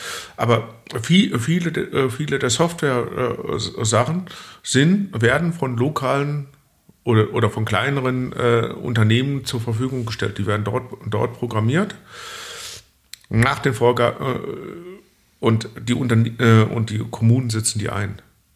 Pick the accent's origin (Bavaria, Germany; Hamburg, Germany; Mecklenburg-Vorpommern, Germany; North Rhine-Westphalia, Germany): North Rhine-Westphalia, Germany; Gelsenkirchen; also born or lived in Ilmenau; now in Solingen, Germany; Also ich stamme ursprünglich aus Gelsenkirchen, bin dann nach Ilmenau zum Studieren gegangen.